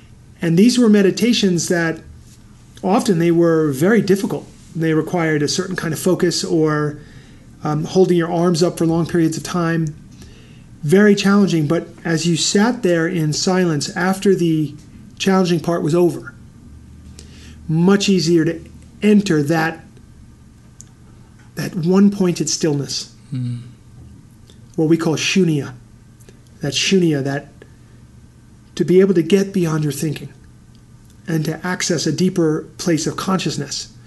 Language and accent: English; New York City, New York, United States; You know, I grew up in New York City and a little bit cynical